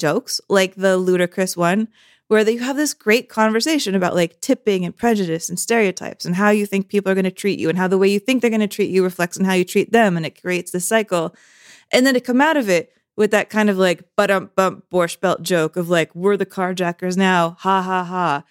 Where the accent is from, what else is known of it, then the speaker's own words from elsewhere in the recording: San Antonio, Texas, United States; now in Los Angeles, United States; Because yeah, I grew up in San Antonio, Texas. And when I moved to LA, I really had a lot of culture shock